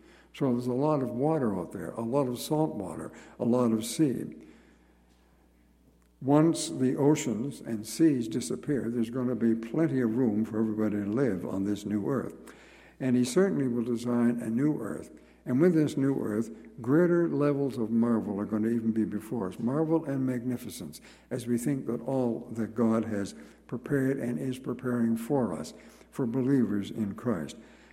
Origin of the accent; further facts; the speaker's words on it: Nova Scotia, Canada; Many of you will know that I grew up in Nova Scotia, and the sea was part of my life.